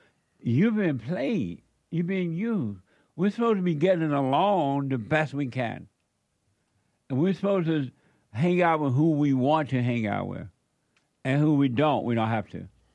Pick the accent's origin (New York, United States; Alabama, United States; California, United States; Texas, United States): Alabama, United States; also born or lived in Indiana; When I was growing up in Alabama, I didn't know you couldn't play with white people. So when I went to Indiana, my best friend was white.